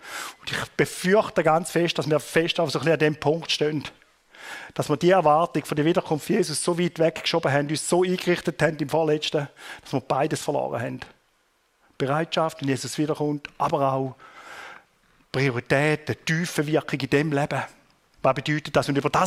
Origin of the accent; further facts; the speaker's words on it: Thurgau, Switzerland; Ich bin selber auf dem Bauernhof aufgewachsen. Wir hatten Milch- und Obstwirtschaft im Thurgau draussen.